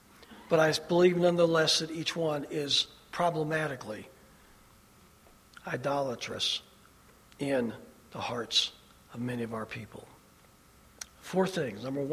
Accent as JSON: {"language": "English", "town": "La Porte", "region": "Indiana", "country": "United States", "tie": "born or raised there", "said": "our elementary school in my little town where I grew up in LaPorte, Indiana, Park School, which no longer exists, was the city champs both my fifth and sixth grade years."}